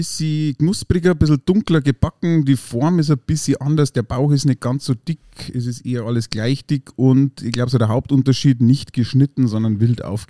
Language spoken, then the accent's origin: German; Bavaria, Germany; man hört es, ich komme aus der Nähe von Rosenheim, also ganz im Süden von Deutschland